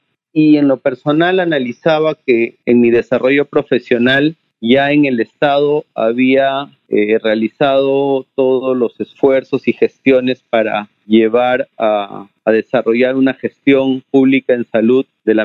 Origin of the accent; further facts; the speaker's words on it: Lima, Peru; born there; Bueno, yo nací en Lima, ya tengo 48 años.